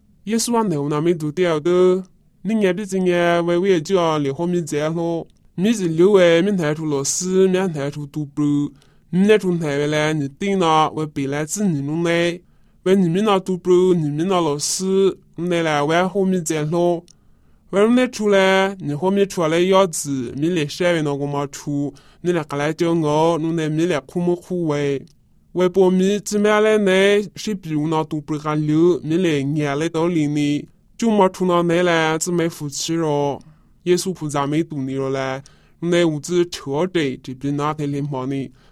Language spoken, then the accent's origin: Chinese; Inner Mongolia, China; 我来自内蒙那边的